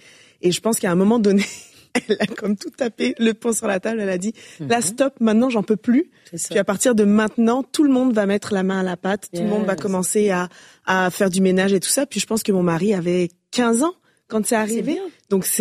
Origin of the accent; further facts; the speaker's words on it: France; born there; je suis née quand même en France. J'ai un peu la double culture quand même avec mon père qui est ivoirien